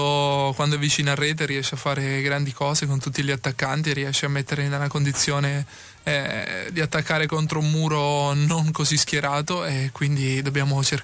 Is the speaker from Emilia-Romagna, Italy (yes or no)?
no; Tollo, Abruzzo, Italy; sono 5 km da Ortona a Tollo, il mio paese. Siamo proprio attaccati.